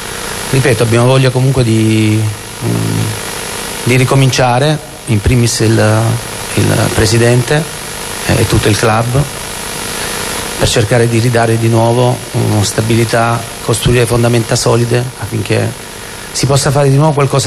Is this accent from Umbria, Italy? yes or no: no; Lecce, Apulia, Italy; born there; Tu parli ad un uomo del sud, perché io sono nato a Lecce, quindi conservo le mie origini, le mie radici